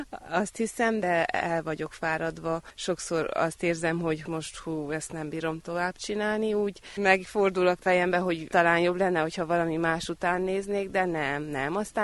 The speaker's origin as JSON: {"language": "Hungarian", "town": "Székelypálfalva", "region": "Harghita", "country": "Romania", "said": "Székelypáfalváról jöttem, falugondoként dolgozom 3 éve múlt februárban."}